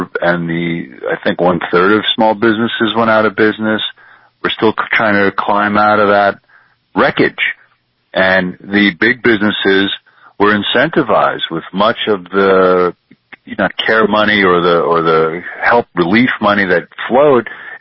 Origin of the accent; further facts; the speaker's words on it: New Jersey, United States; also born or lived in Manhattan, New York; now in California, United States; Now, I'm a native New Yorker. I live in California now, but my parents were born and raised in Manhattan. I lived in Manhattan as a young man, a childhood in New Jersey, and then I was a young adult in Manhattan for many, many years.